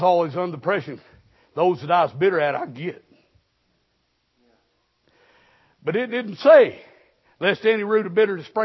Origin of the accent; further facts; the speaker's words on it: Texas, United States; Where I'm from in Texas, I was born in Lampasas County, had the Taylors.